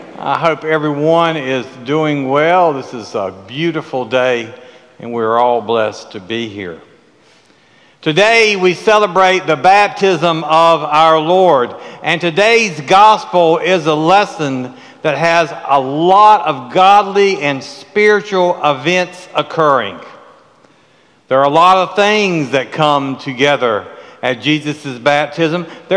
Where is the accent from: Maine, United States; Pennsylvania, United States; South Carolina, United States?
South Carolina, United States; Now, as you know, I came from South Carolina. I have seen some wild people.